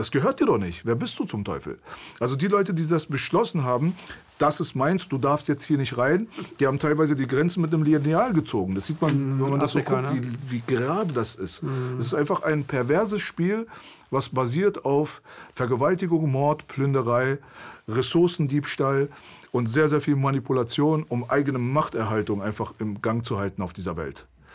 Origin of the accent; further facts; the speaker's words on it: Iran; now in Germany; ich komme aus dem Iran, wie gesagt, persische History ist ein paar tausend Jahre alt und das wirst du mir nicht wegnehmen.